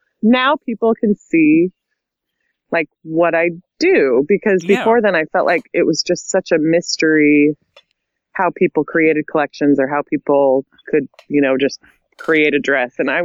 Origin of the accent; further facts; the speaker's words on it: Nebraska, United States; moved away as an adult; also born or lived in Los Angeles; I grew up in Nebraska, but I moved out to L.A., right when I graduated college